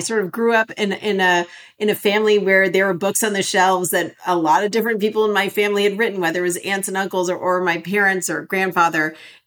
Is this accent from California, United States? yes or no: yes; Los Angeles, California, United States; I grew up in Los Angeles.